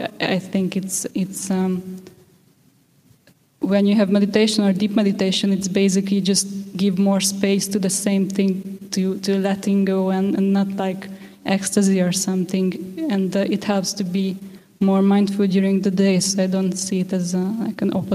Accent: Hungary; English is a second language; like in Hungary, because I'm from Hungary

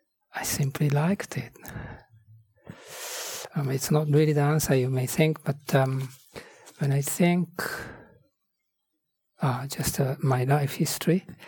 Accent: Nara, Japan; English is a second language; but I am from Nara, even it is an ancient, more ancient capital of Japan.

